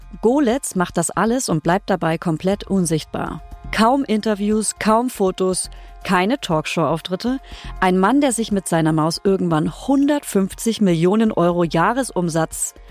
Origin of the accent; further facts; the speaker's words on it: Bavaria, Germany; Ich komme aus Franken.